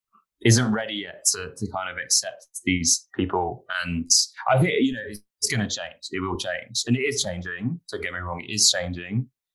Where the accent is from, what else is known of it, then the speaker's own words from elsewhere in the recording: London, United Kingdom; I grew up in London and I know, you know, London can be so cold.